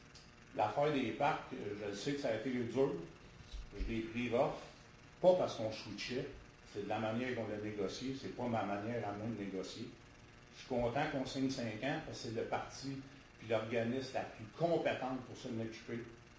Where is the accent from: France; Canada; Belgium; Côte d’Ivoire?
Canada; Quebec; Puis au-delà des racines, je pense qu'on est tous des Québécois.